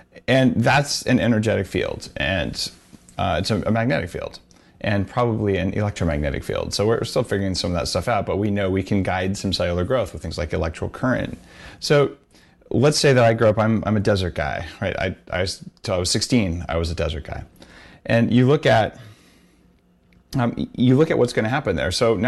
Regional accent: New Mexico, United States; Because like I grew up in New Mexico. We have some pinons, those little pine nut trees, and some kind of scrub.

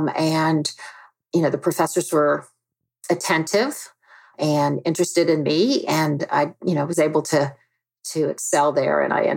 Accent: the South, United States; because I came from the South, and probably dressed conservatively, I was immediately labeled, you know, as a conservative.

